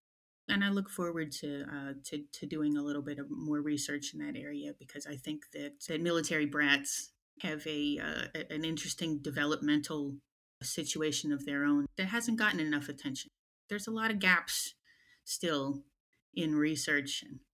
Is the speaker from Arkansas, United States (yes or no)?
no; Long Beach, California, United States; born there; I was born in Long Beach, California, in a military hospital. I spent a lot of time in California.